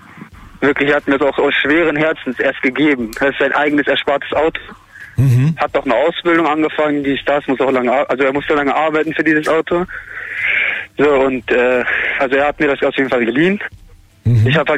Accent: Rhineland, Germany; Ich komme aus dem Rheinland.

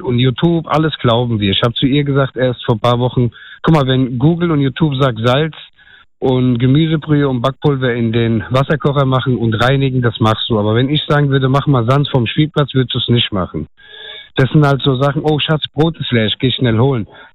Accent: Turkey; German is a second language; Ich bin ein Türke

